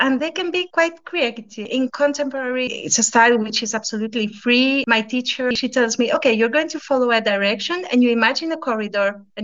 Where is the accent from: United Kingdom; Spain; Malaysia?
Spain; I am originally from Spain, but my mom is French.